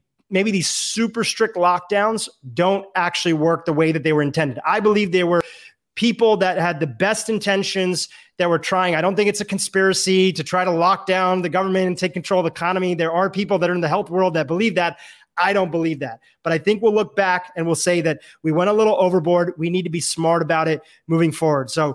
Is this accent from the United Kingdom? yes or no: no; India; Now, I don't know if it's because I'm Indian and people just assume that Indian people are doctors